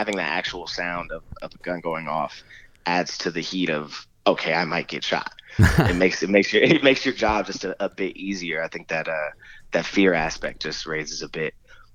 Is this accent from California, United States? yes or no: yes; Los Angeles, California, United States; I'm from Los Angeles, born and raised, and I kind of got into acting as a kid.